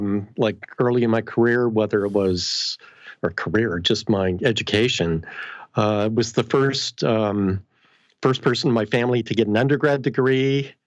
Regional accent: Canada; I'm Canadian, by the way.

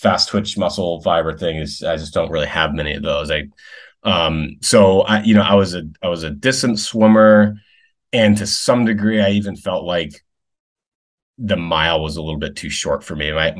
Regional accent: Ithaca, New York, United States; I grew up in Ithaca, New York, which is a small town or city and at the south end of Cayuga Lake, which is one of the Finger Lakes in the central New York.

